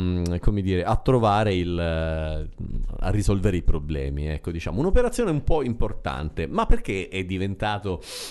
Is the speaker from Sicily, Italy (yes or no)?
yes; Sicily, Italy; ancora ferite aperte per noi che siamo siciliani, lo dico proprio in particolare